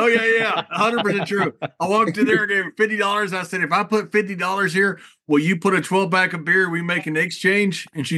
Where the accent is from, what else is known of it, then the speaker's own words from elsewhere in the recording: Texas, United States; I did, you know, because I grew up in Texas and J.R. Ewing was biggest thing, you know, in Texas